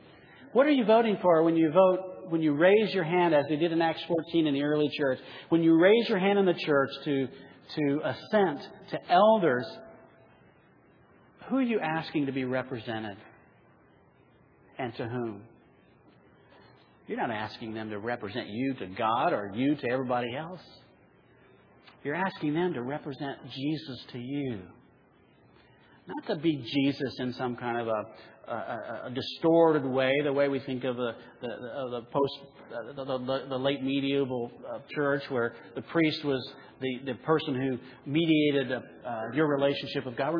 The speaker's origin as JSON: {"language": "English", "region": "Illinois", "country": "United States", "tie": "born or raised there", "said": "working at Chuck Sunoco on South Main Street in the little town I grew up in Illinois."}